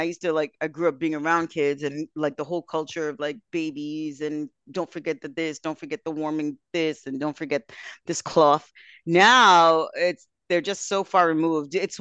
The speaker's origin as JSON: {"language": "English", "region": "New York", "country": "United States", "lives_now": "Hamburg, Germany", "said": "But I'm like, I'm from New York. Why am I so bad with this?"}